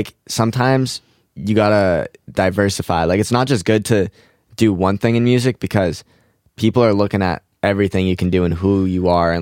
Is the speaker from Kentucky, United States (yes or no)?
no; Boston, Massachusetts, United States; And he's like, and then I was like, I'm from Boston.